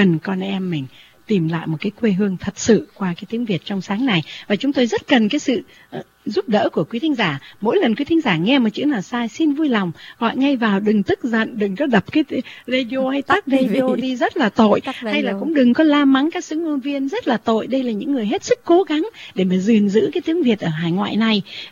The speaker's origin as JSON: {"language": "Vietnamese", "region": "Northern Vietnam", "country": "Vietnam", "said": "có lẽ tại vì mình là người Bắc mà luôn luôn nói chuyện bao giờ cũng dạ."}